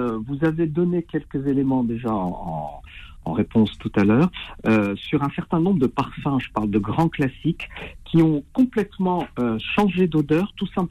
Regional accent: Algeria; moved away; je suis algérien et j'ai vécu en Algérie lorsque j'étais jeune

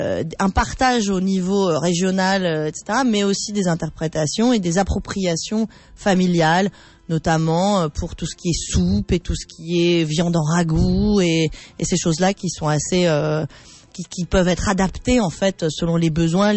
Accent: Nice, Provence-Alpes-Côte d'Azur, France; Moi, je viens de la région de Niçoise, ah. Donc je suis très concernée par ce débat.

